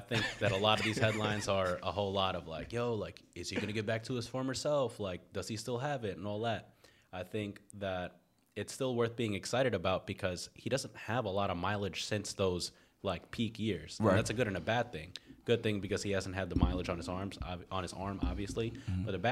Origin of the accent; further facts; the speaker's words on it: New York City, New York, United States; Yeah, born and raised in Queens. Born and raised in Queens, for sure.